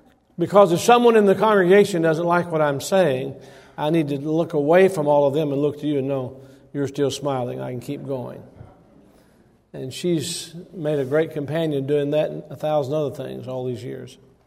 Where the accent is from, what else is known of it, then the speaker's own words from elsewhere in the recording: Alabama, United States; born there; now in Tennessee, United States; Well, I was born in Alabama, but I got to Tennessee as quickly as I possibly could.